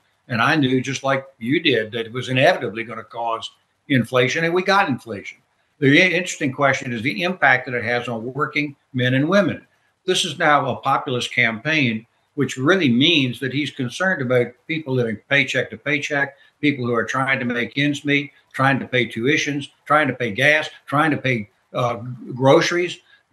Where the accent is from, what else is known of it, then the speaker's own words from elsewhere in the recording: Virginia, United States; My home state of Virginia, there are a lot of people, different kinds of attitudes of the people in Virginia. I served as governor of this state